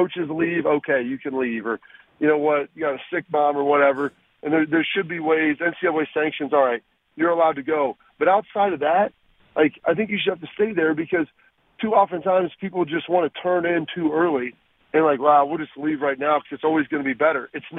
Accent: Texas, United States; born there; Well, I mean, I was born in Texas. We kind of have a little bit of a farm growing up

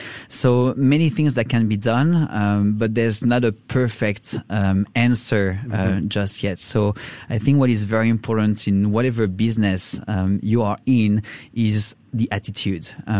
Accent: France; English is a second language; moved away as an adult; also born or lived in Europe; now in Shanghai, China; I'm myself from France. I was raised in Europe, and I've been in Asia for about 16 years, most of my time in Shanghai, in China.

